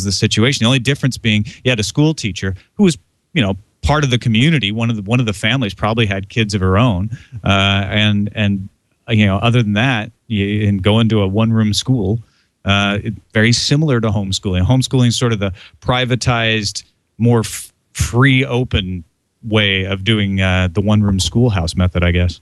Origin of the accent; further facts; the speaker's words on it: East Coast, United States; where I'm from the East part of the United States, Roger's from the West.